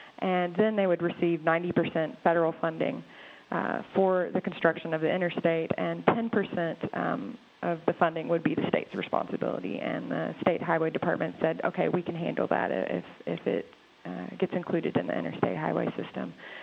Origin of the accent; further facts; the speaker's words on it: Little Rock, Arkansas, United States; we moved to West Little Rock in 1989, so I grew up out there in St. Charles.